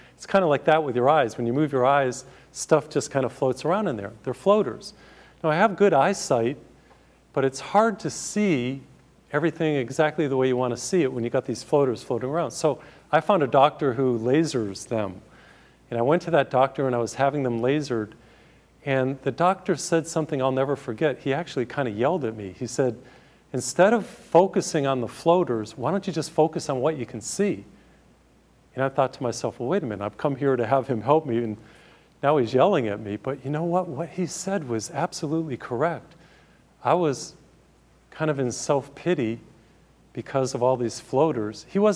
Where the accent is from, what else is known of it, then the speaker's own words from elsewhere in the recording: Feeding Hills, Massachusetts, United States; I grew up in Feeding Hills, Massachusetts, little small town south of Springfield, right on the Connecticut border.